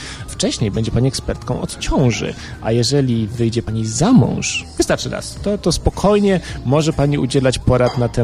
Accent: Warsaw, Masovian Voivodeship, Poland; pochodzę z Warszawy, ale od ponad dekady już korzystam z uroków podlaskiej wsi, gdzie się przeprowadziłem wraz z żoną.

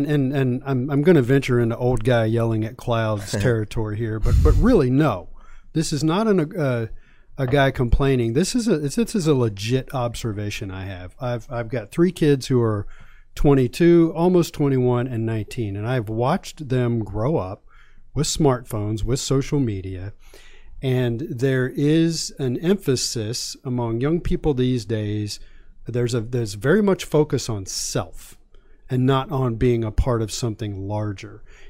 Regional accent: Virginia, United States; And I grew up in Virginia.

